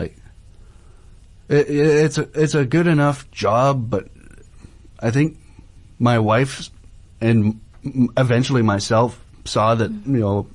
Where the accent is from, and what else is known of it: Hazelton, British Columbia, Canada; born or raised there; now in Prince George, Canada